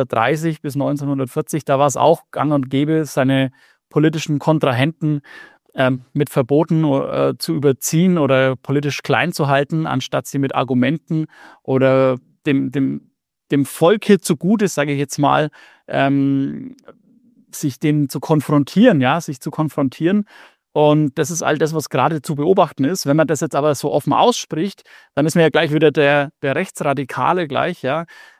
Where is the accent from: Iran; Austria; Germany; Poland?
Germany; Nuremberg, Bavaria; ich komme aus Nürnberg oder Nähe Nürnberg